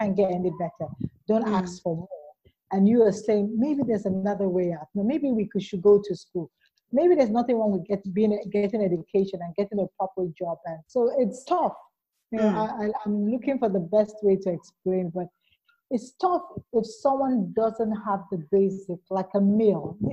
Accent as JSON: {"language": "English", "region": "Lagos", "country": "Nigeria", "tie": "born or raised there", "also_born_or_lived": "Ajegunle", "said": "I spent the first 27 years of my life living in one of the lowest slums of Lagos, Nigeria. So I grew up in the part of town called Ajegunle. It's like a slum."}